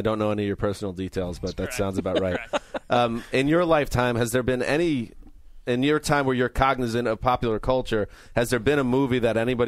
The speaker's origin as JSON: {"language": "English", "town": "Dallas", "region": "Texas", "country": "United States", "said": "hi, I'm from Dallas."}